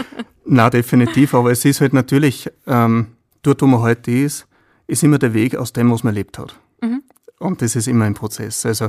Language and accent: German; Upper Austria, Austria; wie bei uns im Mühlviertel, man wächst auf einem Hof auf und man ist immer dabei.